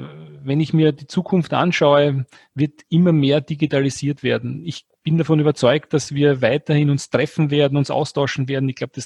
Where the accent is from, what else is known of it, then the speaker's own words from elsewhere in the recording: Austria; Das ist bei uns in Österreich eine Region